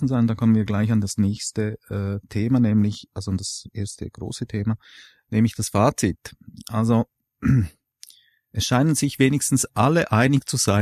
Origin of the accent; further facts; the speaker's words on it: Switzerland; Und wir sind ja als Schweizer sind wir demokratisch